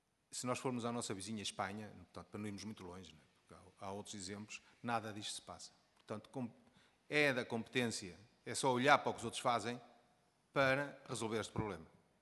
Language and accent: Portuguese; Porto, Portugal; eu sou do Porto